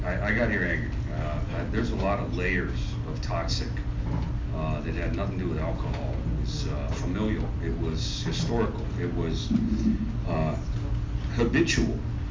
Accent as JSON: {"language": "English", "town": "Oakland", "region": "California", "country": "United States", "tie": "born or raised there", "lives_now": "San Jose, United States", "said": "I live in San Jose, California. I was born and raised in Oakland."}